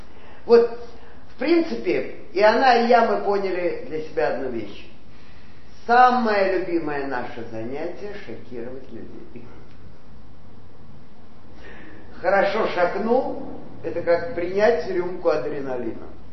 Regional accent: Baku, Azerbaijan; я родилась в Баку, в старой крепости, где был высокий уровень наркомании, преступности, крыс, антисанитарии.

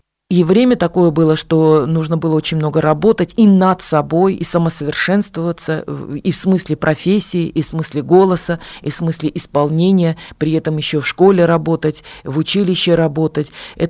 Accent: Yerevan, Armenia; Russian is a second language; now in Russia; я вот когда из Армении приехала сюда, в Россию, о плохом прошлом не любят вспоминать, но плохое прошлое – это есть ты сам. Потому что любое прошлое нас сотворяет такими, какими мы являемся сегодня. Это блокадный Ереван

